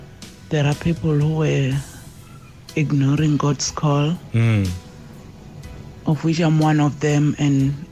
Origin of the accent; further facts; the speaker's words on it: Limpopo, South Africa; I'm from Limpopo.